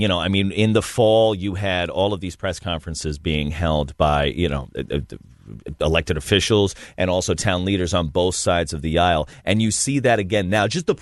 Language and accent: English; Bridgeport, Connecticut, United States; That's my hometown, Bridgeport, Connecticut, right there that he's talking about.